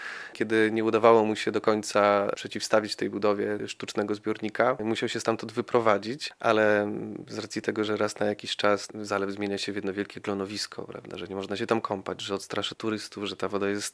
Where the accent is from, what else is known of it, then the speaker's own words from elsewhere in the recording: Podlaskie Voivodeship, Poland; born there; Nie miałem innego wyboru, dlatego że się urodziłem w tych stronach, a też moi rodzice w pewnym etapie swojego życia wyprowadzili się w okolice Narewki, taka mała wioska otoczona Puszczą Białowieską.